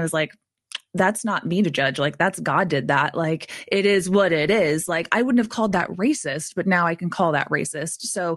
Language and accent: English; Provo, Utah, United States; And being Mormon and growing up in Provo, Utah, I was not surrounded personally by a lot of people of different faiths